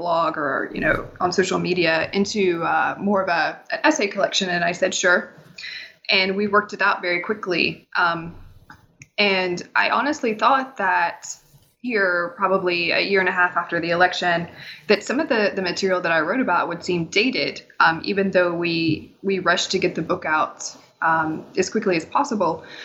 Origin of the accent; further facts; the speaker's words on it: Tennessee, United States; I'm from East Tennessee, which is, I like to say that I'm from … country, so that helps people place me in the world. I've lived in Appalachia almost my entire life.